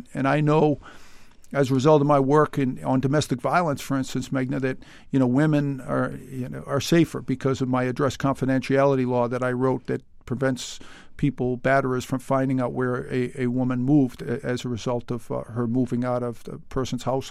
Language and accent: English; Watertown, United States; I realized with 10 people in the house, and I grew up in Watertown in one bathroom